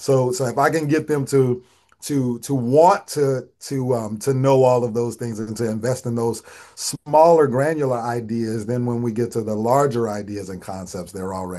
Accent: New Orleans, Louisiana, United States; I'm growing up in New Orleans and my family, everyone has to play.

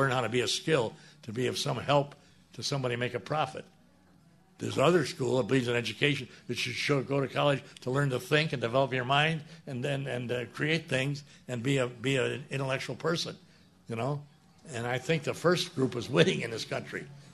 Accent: Detroit, Michigan, United States; I was born and raised in Detroit. I love Detroit.

